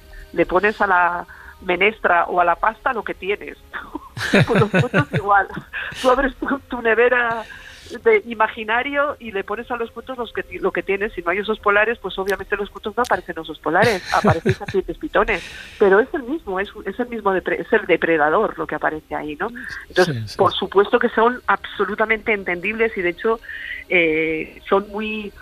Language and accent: Spanish; León, Castile and León, Spain; now in Madrid, Spain; Yo soy leonesa, vivo en Madrid, y cuando voy a León me llaman la madrileña.